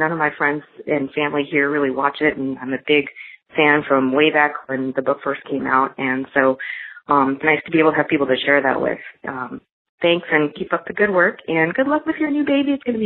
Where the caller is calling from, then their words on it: California, United States; I'm calling from California.